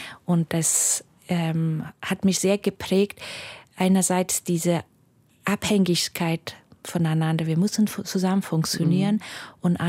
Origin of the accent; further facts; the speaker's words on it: Mazar-i-Sharif, Balkh, Afghanistan; German is a second language; Also meine Mutter ist aus Kabul, mein Vater ist aus Herat, und wir sind in Mazar-i-Sharif aufgewachsen. Und es war eine Stadt, ich würde von heutigen Zeit sagen, Vielfalt. Mhm. Wir hatten verschiedene Kulturen da, in der Schule waren verschiedene Sprachen.